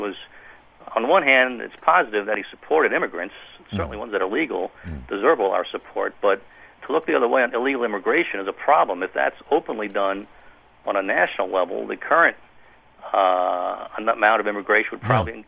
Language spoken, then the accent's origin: English; New York, United States; I'm formerly from New York, and I admire Mr. Giuliani.